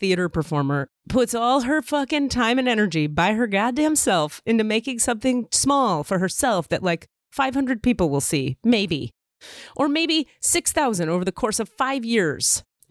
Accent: United States; I'm an American. I have no connection to the earth for 18 different reasons. Trauma, California, America, you know?

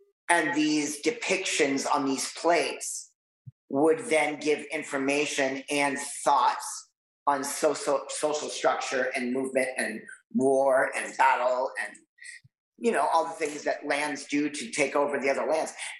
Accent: Boston, Massachusetts, United States; I'm from back east originally. I'm a Bostonian.

